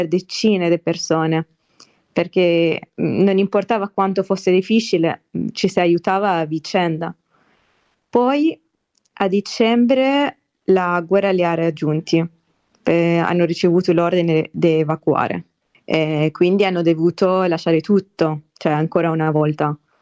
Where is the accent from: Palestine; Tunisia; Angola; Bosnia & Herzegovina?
Palestine; Gaza, Gaza Strip; now in Italy; ho 23 anni e sono nata e cresciuta a Gaza, Palestina.